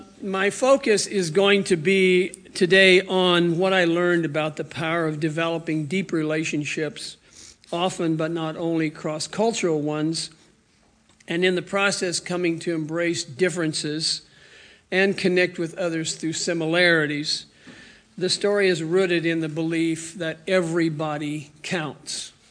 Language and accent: English; Greensburg, Kansas, United States; I was raised in Western Kansas, as John said, in the town of Greensburg, town of 2000.